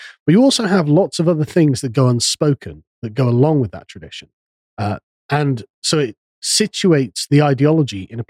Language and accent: English; England, United Kingdom; which, of course, as an Englishman, we would like